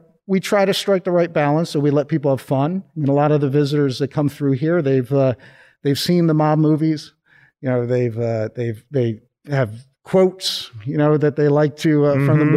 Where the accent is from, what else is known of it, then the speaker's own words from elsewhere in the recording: East Coast, United States; You know, I'm not originally from here. You know, I come from the East Coast, my background is in museums